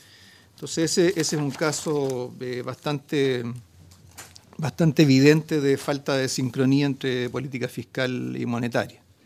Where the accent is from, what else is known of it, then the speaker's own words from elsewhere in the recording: Chile; Nosotros somos el país, en términos relativos, más integrado con China.